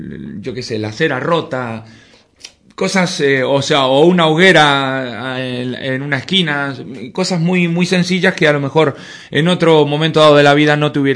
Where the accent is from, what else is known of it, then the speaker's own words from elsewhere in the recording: Argentina; also born or lived in Madrid, Spain; yo soy nacido en Madrid, pero a los 8 años viajé para Argentina.